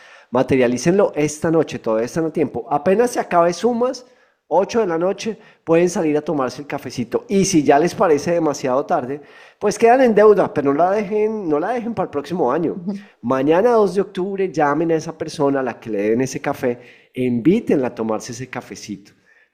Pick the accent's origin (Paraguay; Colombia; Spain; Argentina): Colombia; Yo soy colombiano y nos reconocen en muchos países, ojalá por ser cafeteros y no por otras cosas terribles.